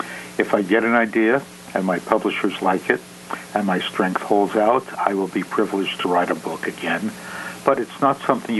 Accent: Brooklyn, New York, United States; my ideas have changed since I was growing up in Brooklyn and educated at the Jewish Theological Seminary.

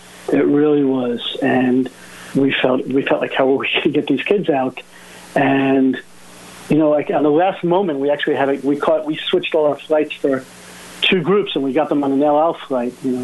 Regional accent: United States; one of my advantages of being an American here and a rabbi is, you know, they hear my accent.

